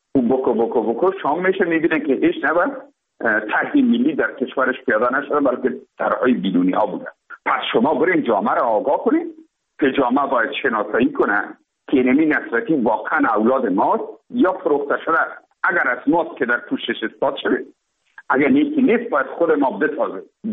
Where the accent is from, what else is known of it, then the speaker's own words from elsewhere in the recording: Afghanistan; تماما ما افغان هستیم